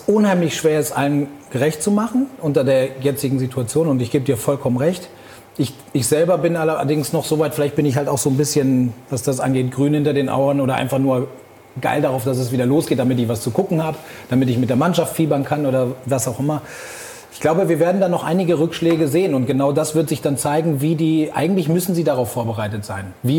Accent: Northern Germany, Germany; Das hat selbst mir wehgetan, der als Norddeutscher.

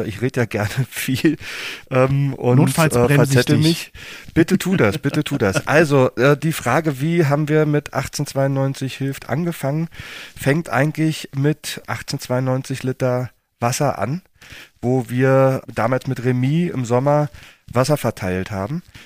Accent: Berlin, Germany; komme aus Berlin, bin in Berlin geboren, im schönen Reinickendorf und habe auch Jugend in Zehlendorf verbracht. Ja, ich bin 78 geboren, habe also noch so ein bisschen Ost-West-Zeit mitgekriegt

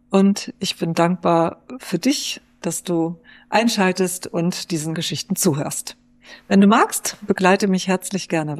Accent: Oberhaching, Bavaria, Germany; ich würde gerne hier in Oberhaching, in meinem Heimatort, gerne einen Live-Podcast aufnehmen

